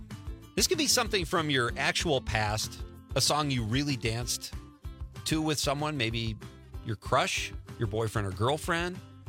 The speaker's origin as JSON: {"language": "English", "town": "Marinette", "region": "Wisconsin", "country": "United States", "tie": "born or raised there"}